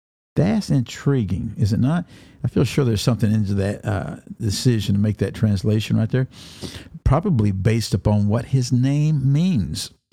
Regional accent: Deep South, United States; Well, are you kidding me? I'm from the Deep South.

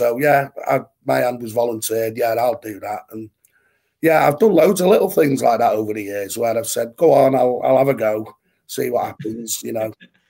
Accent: Manchester, North West England, United Kingdom; I'm from Manchester.

